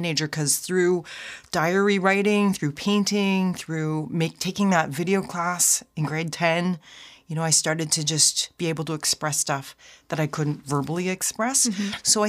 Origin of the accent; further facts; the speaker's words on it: Vancouver, British Columbia, Canada; So as a kid growing up in Vancouver, I used to do a lot of experiments.